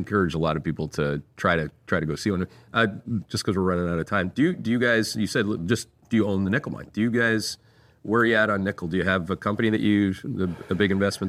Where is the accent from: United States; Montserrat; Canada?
Canada; Right, I'm Canadian. I'm pretty well versed in how cold it can be at that latitude